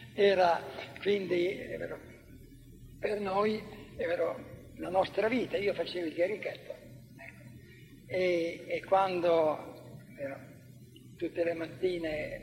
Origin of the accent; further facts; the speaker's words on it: Cavriago, Emilia-Romagna, Italy; accent: Cavriago dialect; Era la parola che noi avevamo imparato, ovvero dai francesi, perché ci sono molti francesismi nel nostro dialetto di Cavriago.